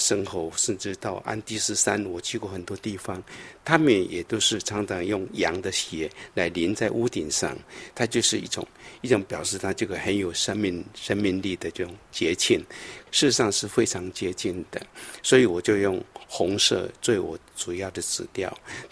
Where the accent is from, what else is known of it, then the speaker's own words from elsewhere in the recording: Taiwan; 所以我小时候在台湾也是一样